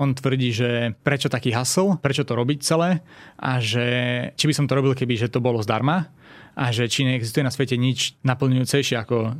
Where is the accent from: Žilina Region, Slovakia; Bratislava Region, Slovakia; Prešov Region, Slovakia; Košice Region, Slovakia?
Košice Region, Slovakia; Trebišov; Ja som z Trebišova, áno.